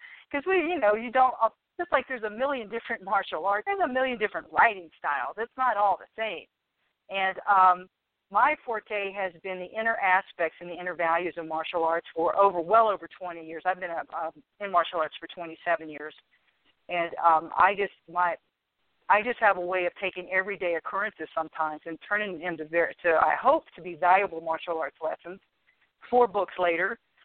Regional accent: Roanoke, Virginia, United States; And that was in Roanoke, Virginia. That's my hometown.

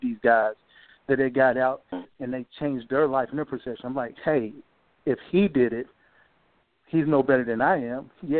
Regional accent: Bristol, Virginia, United States; moved away; also born or lived in Knoxville, Tennessee; Me, I'm from Bristol, Virginia, but I end up moving to Knoxville, Tennessee, where I started my life anew, and then eventually settled here in Middle Tennessee.

